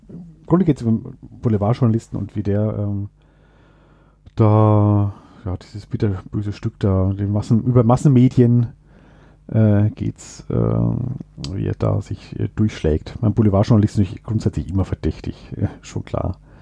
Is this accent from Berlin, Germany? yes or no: no; Schweinfurt, Bavaria, Germany; born there; Und vor allem Schweinfurter. Also ich verbinde mit ihm meine Geburtsstadt